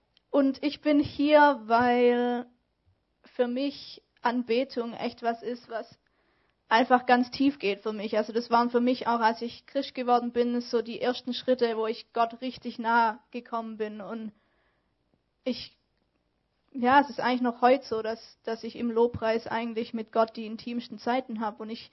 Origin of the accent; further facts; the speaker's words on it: Baden-Württemberg, Germany; Weil ich bin ja eigentlich Schwabe, deswegen mir fällt es auch nicht leicht.